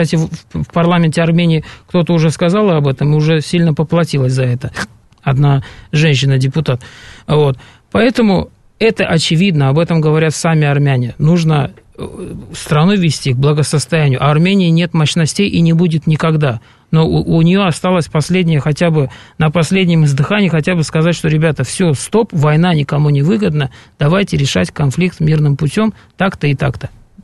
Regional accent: Karabakh, Azerbaijan; Вы поймите, я сам из Карабаха.

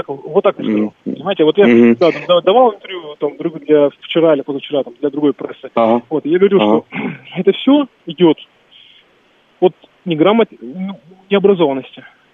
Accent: Rostov-on-Don, Rostov Oblast, Russia; потому что я из Ростова, там много разных национальностей.

